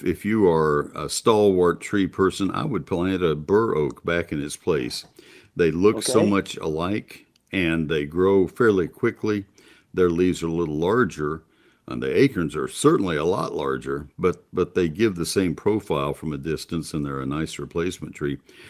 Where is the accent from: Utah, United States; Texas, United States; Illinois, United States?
Texas, United States; College Station; I grew up in College Station, and I watched those post oaks.